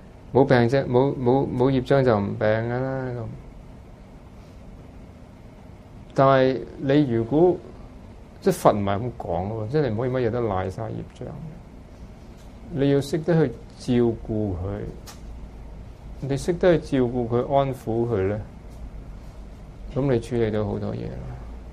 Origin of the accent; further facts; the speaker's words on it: Hong Kong; 亦都唔可以怪我哋香港人。因為我哋喺度生咗喺香港咧，因為我哋嘅人口多，地方少